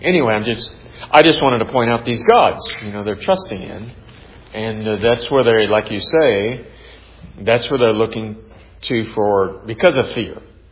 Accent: San Antonio, Texas, United States; Remember, I grew up in San Antonio, Texas, you know, where Roman Catholicism was more of the breed.

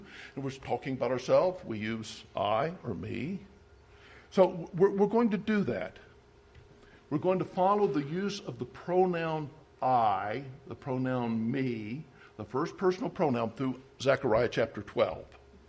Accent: Roanoke, Virginia, United States; And even though I'm from the South in Roanoke, Virginia, I don't refer to myself as y'all.

